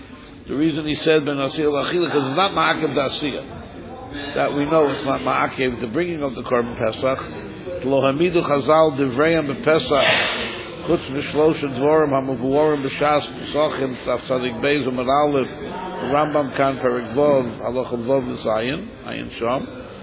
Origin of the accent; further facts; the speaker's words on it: New York City, New York, United States; We grew up in the Lower East Side.